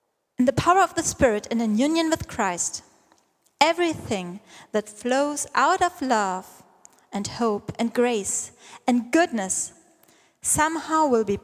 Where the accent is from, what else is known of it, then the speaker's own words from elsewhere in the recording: Baden-Württemberg, Germany; Hallo, ich bin Schwabe.